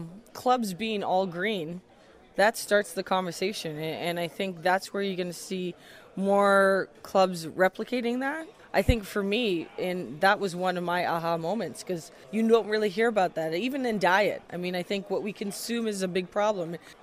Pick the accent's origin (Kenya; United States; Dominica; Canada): Dominica; like, I'm from Dominica.